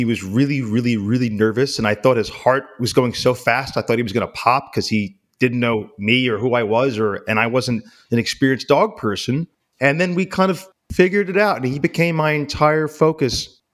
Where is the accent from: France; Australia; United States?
United States; New York City, New York; So I grew up in New York City